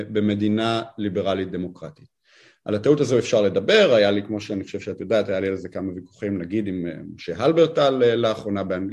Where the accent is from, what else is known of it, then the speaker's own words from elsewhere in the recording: Germany; אני בתור אזרח גרמני שייך לעם הגרמני.